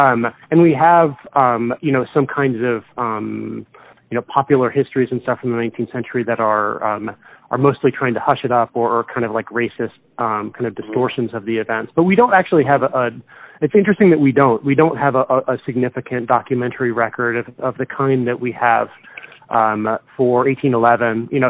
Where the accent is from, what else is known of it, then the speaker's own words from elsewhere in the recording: New Orleans, Louisiana, United States; I grew up in New Orleans.